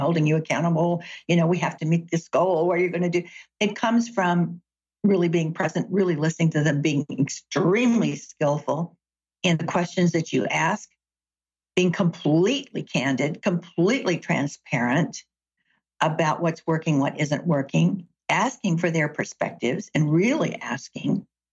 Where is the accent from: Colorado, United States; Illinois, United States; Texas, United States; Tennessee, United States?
Tennessee, United States; Chattanooga; I grew up in Chattanooga, Tennessee. My grandparents had a place in the lake. My granddaddy had a boat.